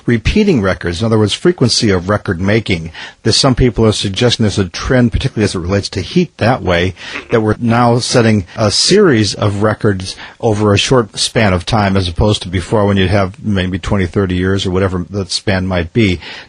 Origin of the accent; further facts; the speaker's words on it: Minnesota, United States; I grew up in Minnesota, and I know what it's like to hit 60 degrees below zero